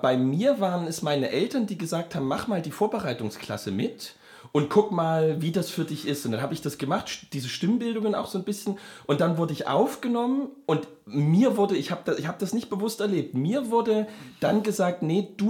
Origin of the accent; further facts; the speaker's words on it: Dresden, Saxony, Germany; born there; Ich bin in Dresden geboren